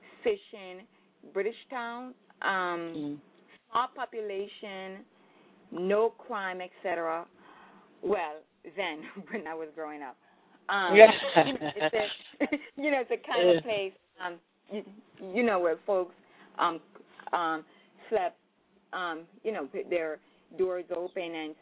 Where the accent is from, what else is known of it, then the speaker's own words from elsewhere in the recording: Falmouth, Trelawny, Jamaica; I am from Falmouth, Trelawney, Jamaica.